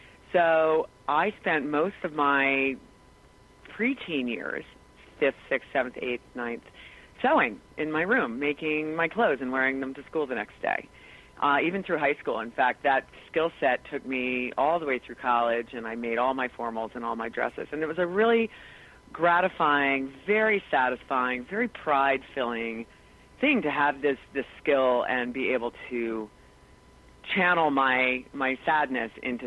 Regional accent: New Jersey, United States; Okay, so I was born in New Jersey. I'm a Jersey girl, and I live at the coast where … hangs out, and it's been a really fun place to grow up.

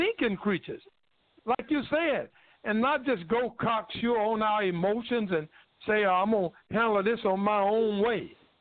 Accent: North Carolina, United States; And he came down to North Carolina, my home state, and worked with me for a while.

